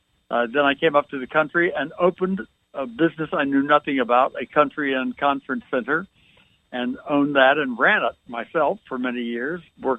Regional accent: Coral Gables, Florida, United States; also born or lived in New York; although I grew up in Coral Gables, Florida, before air conditioning.

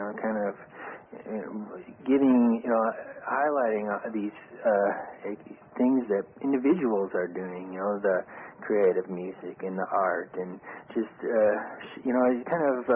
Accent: Michigan, United States; Yeah, hey, I'm familiar with Detroit. I'm actually from Michigan myself.

